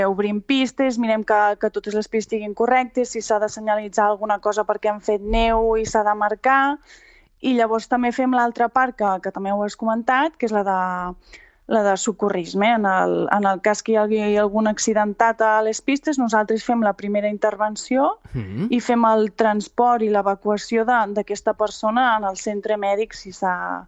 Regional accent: Solsona, Catalonia, Spain; Ah, sí, soc de Solsona.

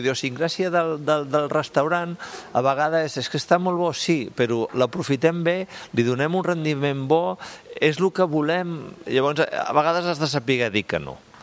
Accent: Catalonia, Spain; al final som catalans i a on hi ha negoci ja estem.

